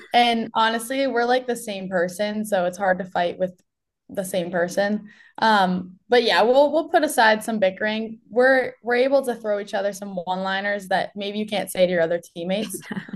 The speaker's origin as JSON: {"language": "English", "region": "Massachusetts", "country": "United States", "tie": "born or raised there", "said": "I'm from the Cape. I actually went to high school at Tabor Academy. So I boarded since I was 14. I've lived away from home."}